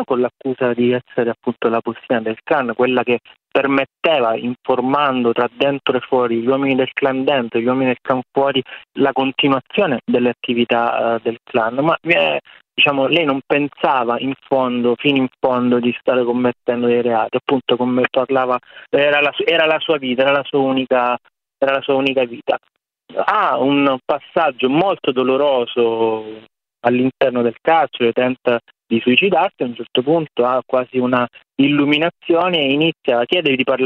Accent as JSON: {"language": "Italian", "town": "Reggio Calabria", "region": "Calabria", "country": "Italy", "said": "Io sono calabrese, vengo da Reggio Calabria, siamo quasi coetanei, sono un paio d'anni più grandi di lei"}